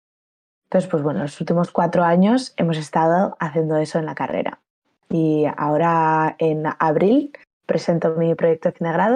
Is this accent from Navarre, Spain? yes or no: yes; Pamplona, Navarre, Spain; now in Madrid, Spain; soy de Pamplona, aunque ahora mismo estoy basada en Madrid, en la CAPI.